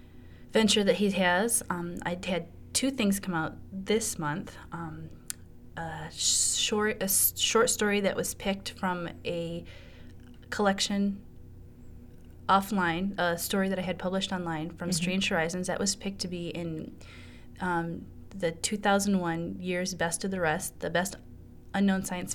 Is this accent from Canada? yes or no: no; Philippines; now in United States; I'm a Filipina Michigan writer.